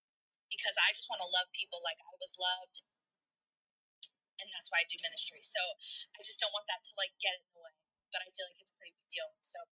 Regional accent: Midwest, United States; I'm from the Midwest. I live in the South. And, it's a culture shock.

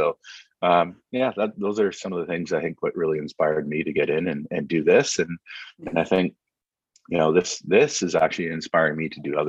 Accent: British Columbia, Canada; I think as a British Columbian, oh, just gratitude. We are so lucky to live on this spot on the planet.

